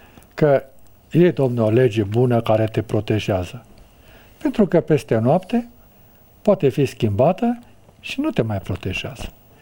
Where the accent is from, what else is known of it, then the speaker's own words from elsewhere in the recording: Romania; Eu care locuiesc în România și sunt un român